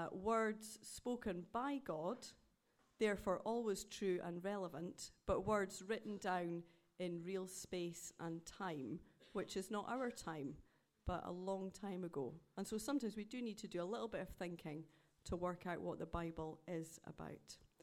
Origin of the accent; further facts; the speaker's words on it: Dundee, Scotland, United Kingdom; also born or lived in Burton-on-Trent; now in Sileby, United Kingdom; As you can tell by my accent, I'm not a Midlander. I'm not really a Northerner either. I'm much further north than that. I'm originally from Dundee in Scotland. But I have worked and lived in Burton-on-Trent, and I now work and live in Sileby, which is near Loughborough.